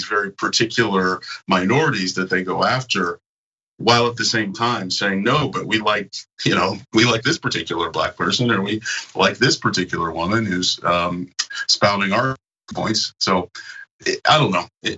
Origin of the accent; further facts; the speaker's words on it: the South, United States; They, you know, they have great barbecues, and I'm from the South